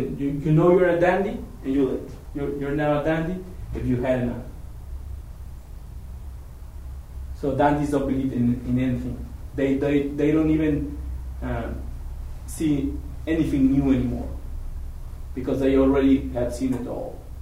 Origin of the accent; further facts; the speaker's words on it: Mexico; I like to call it Nahual because I come from Mexico, right?